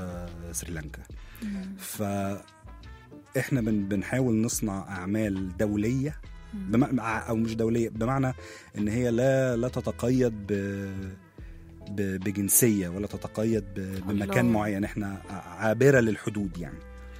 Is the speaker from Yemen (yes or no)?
no; Egypt; انا جاي من مصر، وبالتالي وطبعا يعني انا جاي من مصر وعندي الارث المصري كاملا، زائد ان انا متربي على السينما بتاعتهم والموسيقى بتاعتهم، فعندي كمان البعد الغربي في الحكاية.